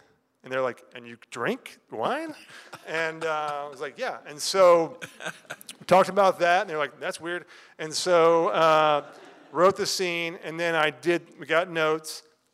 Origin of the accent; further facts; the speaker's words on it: Georgia, United States; Lots of folks in Georgia are Christian, and so I'm from Georgia.